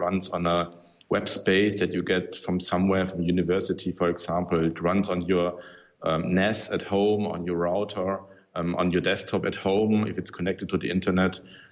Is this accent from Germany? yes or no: yes; Stuttgart, Baden-Württemberg, Germany; Yeah, exactly. I'm from Stuttgart.